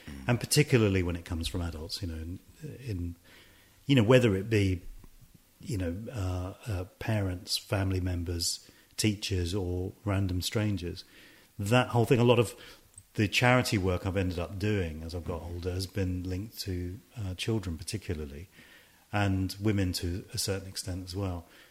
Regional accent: United Kingdom; We thought there was nobody out there reflecting our experiences of being British and Asian

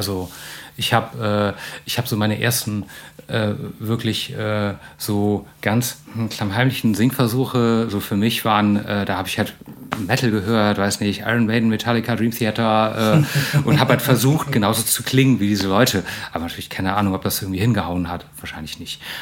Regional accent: Germany; dass irgendwie klar ist, ich komme aus Deutschland

